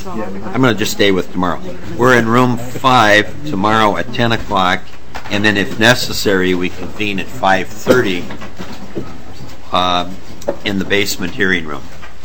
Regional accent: Minneapolis, Minnesota, United States; I grew up in South Minneapolis

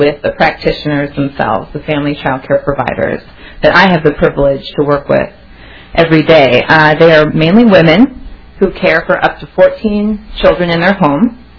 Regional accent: St. Cloud, Minnesota, United States; I'm from St. Cloud, Minnesota, originally.

